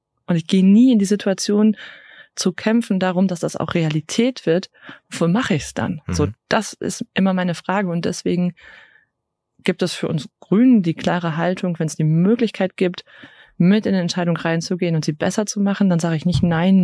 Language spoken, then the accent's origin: German; Rhineland, Germany; ich bin Rheinländerin